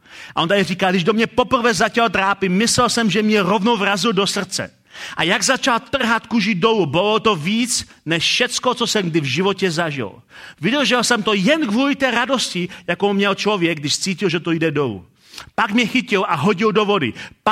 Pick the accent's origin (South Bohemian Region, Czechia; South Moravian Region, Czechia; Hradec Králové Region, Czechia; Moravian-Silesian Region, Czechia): Hradec Králové Region, Czechia; Hradec Králové; Já říkal, já jsem z Hradce Králové